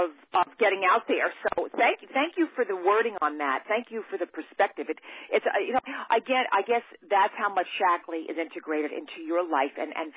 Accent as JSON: {"language": "English", "region": "New Jersey", "country": "United States", "said": "I signed in a couple of minutes late, but … I'm from New Jersey."}